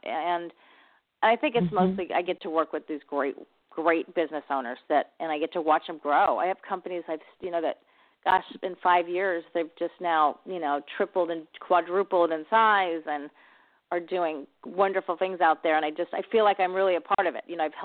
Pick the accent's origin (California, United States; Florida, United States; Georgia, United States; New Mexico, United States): California, United States; San Diego; also born or lived in Los Angeles; I am originally from San Diego. I grew up here, and I actually lived in Los Angeles.